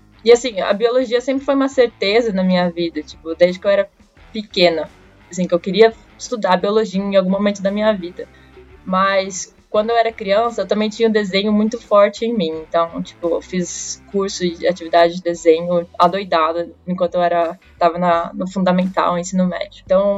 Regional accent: Santa Isabel, São Paulo, Brazil; eu sou nascida em São Paulo, capital, mas eu fui criada em Santa Isabel, que é uma cidadezinha na Dutra, no caminho do Rio de Janeiro. É, a minha família vem de lá, por isso que eu cresci lá

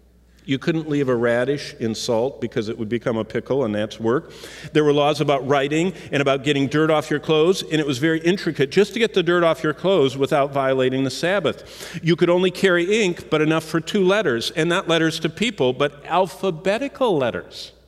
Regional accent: Lansing, Michigan, United States; In fact, growing up in Lansing, Michigan, at that time in Clinton County where we lived, they had an ordinance that you didn't get your full measure of property tax until your house was finished.

